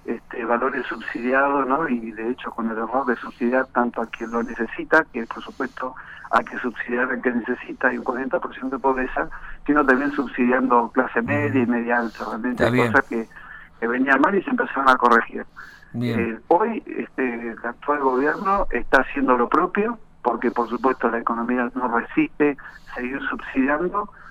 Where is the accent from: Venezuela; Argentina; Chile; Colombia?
Argentina; cuando analizo como argentino